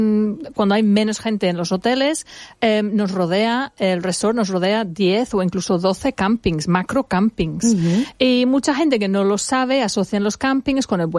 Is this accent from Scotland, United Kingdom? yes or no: no; Birmingham, West Midlands, United Kingdom; en mi pueblo, en Birmingham, en el centro de Inglaterra, hace un frío horroroso.